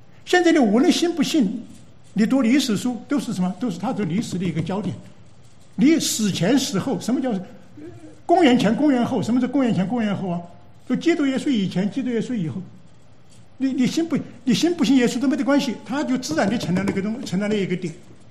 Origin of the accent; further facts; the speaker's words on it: China; 我们常常有时候到哪个地方希望着手，我们中国人讲啊，宁为鸡首啊，无为牛后